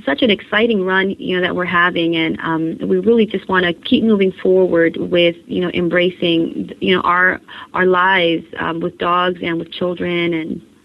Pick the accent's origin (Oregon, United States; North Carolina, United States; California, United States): California, United States; I was born and raised in California.